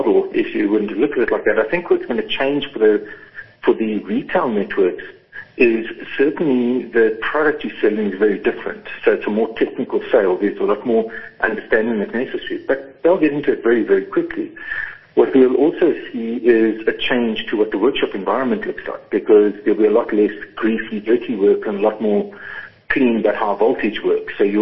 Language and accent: English; United Kingdom; I grew up in East London, in the Cambridge area, and there was a little mobile filling station there.